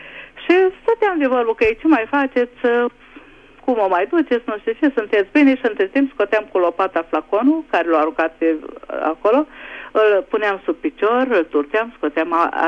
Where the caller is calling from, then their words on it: Budapest, Hungary; din Budapesta.